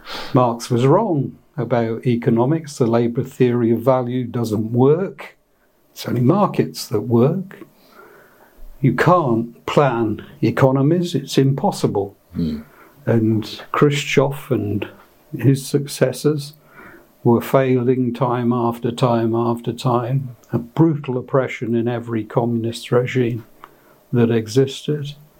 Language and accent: English; Witney, South East England, United Kingdom; Was born and grew up in what is now Oxfordshire. It was Berkshire at the time, but they mess around with boundaries. I was for most of my growing up years in Witney in Oxfordshire, small market town, quite pleasant.